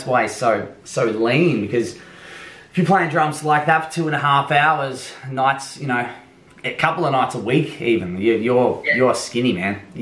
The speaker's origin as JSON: {"language": "English", "town": "Ballarat", "region": "Victoria", "country": "Australia", "tie": "born or raised there", "said": "I grew up in Ballarat. We had a big garage out in the back."}